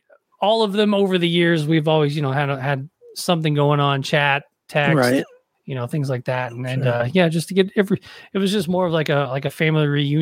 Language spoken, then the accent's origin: English; Nashville, Tennessee, United States; But I grew up in Nashville